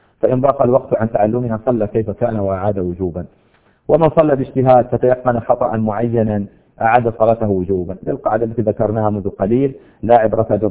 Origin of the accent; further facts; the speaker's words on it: Al-Ahsa, Eastern Province, Saudi Arabia; يعني عندنا في الأحساء مثلا في بعض المساجد